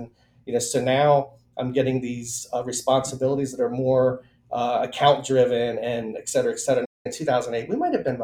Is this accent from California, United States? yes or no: no; Pennsylvania, United States; You know, born and raised in Central PA here all 55 years of my existence. And you know, I have this worldview of Central PA.